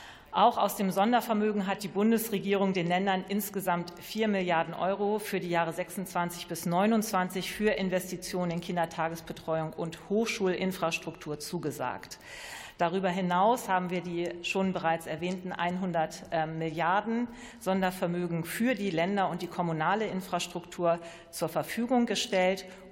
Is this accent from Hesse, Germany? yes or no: no; Lower Saxony, Germany; Ich nenne mal das Beispiel Niedersachsen, wo ich herkomme.